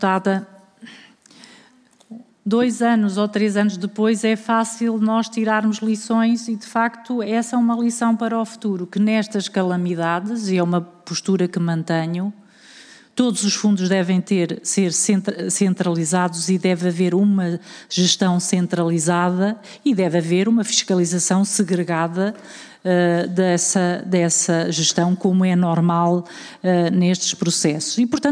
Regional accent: Portugal; enquanto portugueses, todos nos sentimos mal com Pedrógão

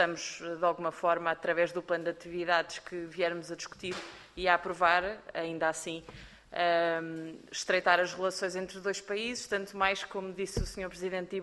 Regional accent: Marinha Grande, Leiria, Portugal; Sou eleita pelo Círculo de Leiria, sou natural da Marinha Grande

